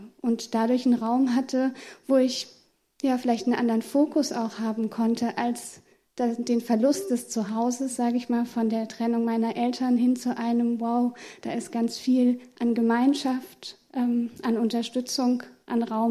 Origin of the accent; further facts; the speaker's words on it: Sindlingen, Hesse, Germany; ich bin in Sindlingen aufgewachsen. Da war ich in der katholischen Gemeinde, weil meinen Eltern die besser gefallen hat damals. Mein Vater katholisch, meine Mutter evangelisch.